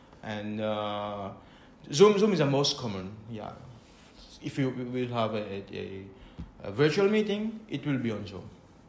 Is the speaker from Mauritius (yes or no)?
yes; Mauritius; I'm from Mauritius